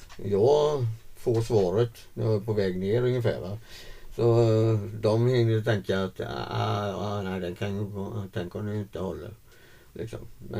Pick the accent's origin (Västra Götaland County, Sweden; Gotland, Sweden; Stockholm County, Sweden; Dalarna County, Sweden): Västra Götaland County, Sweden; Floda; now in Alingsås, Sweden; Så jag är uppvuxen i Floda och bott i Alingsås då